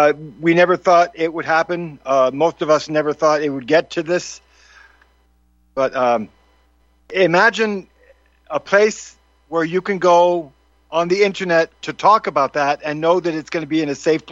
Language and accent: English; Geneva, Switzerland; also born or lived in United States; from 68 to 74, I was in Geneva, Switzerland growing up.